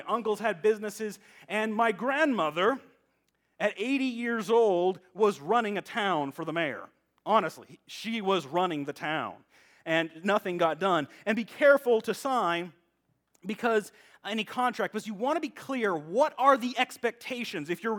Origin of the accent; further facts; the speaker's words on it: the South, United States; That's part of my internal expectations of myself and growing up in the South, right?